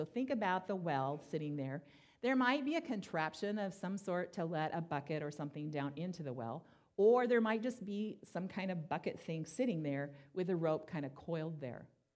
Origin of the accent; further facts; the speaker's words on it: the South, United States; I grew up partially in the South, and my grandma was my best friend, and she had a little tiny house.